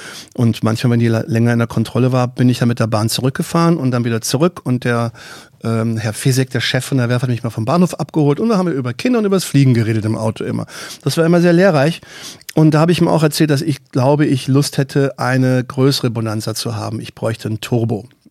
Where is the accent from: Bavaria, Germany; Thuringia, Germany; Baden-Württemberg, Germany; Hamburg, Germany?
Baden-Württemberg, Germany; aus meiner alten Heimat, Baden-Württemberg